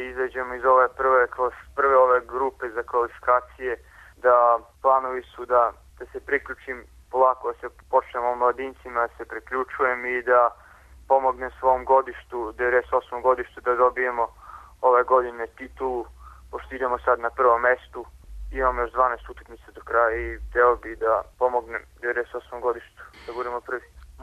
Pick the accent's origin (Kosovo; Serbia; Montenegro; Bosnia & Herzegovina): Serbia; born there; zato što sam rođen u Srbiji